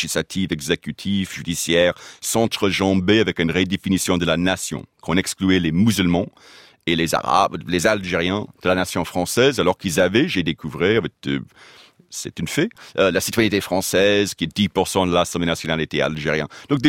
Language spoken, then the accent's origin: French; United States; French is a second language; j'avais l'idée en tête, en tant qu'Américain de 16 ans